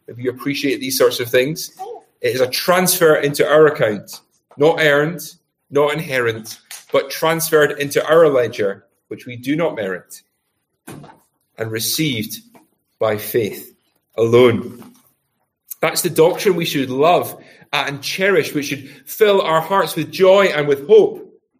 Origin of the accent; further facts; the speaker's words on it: Glasgow, Scotland, United Kingdom; In the city that I grew up in Glasgow